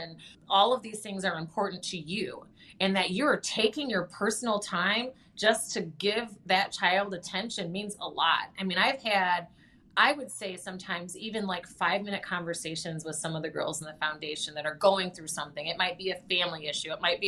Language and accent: English; Lansing, Michigan, United States; he was the director of adult education for the state of Michigan. So I grew up there in Lansing